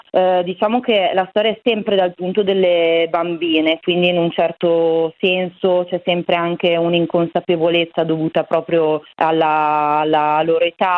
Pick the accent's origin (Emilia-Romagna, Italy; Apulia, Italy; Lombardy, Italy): Lombardy, Italy; Mantua; In realtà la nostra storia poi è accaduta a Mantova, noi siamo di Mantova